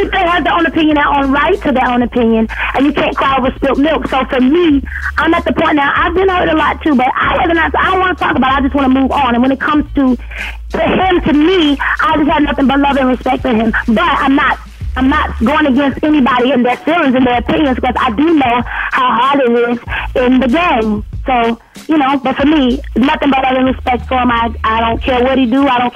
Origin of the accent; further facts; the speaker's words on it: High Point, North Carolina, United States; I'm from High Point, North Carolina. Always been same page, and I plan on staying being that same person.